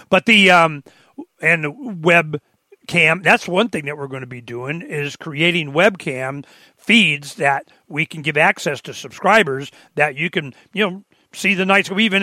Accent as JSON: {"language": "English", "town": "Phoenix", "region": "Arizona", "country": "United States", "said": "I mean, we're from Phoenix. We've been living here for decades, so we know how it gets."}